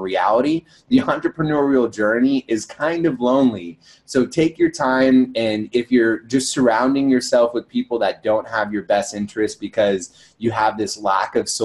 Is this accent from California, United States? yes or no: yes; California, United States; I grew up in this like small town in Northern California, and I'm Indian, and I was the only Indian kid in high school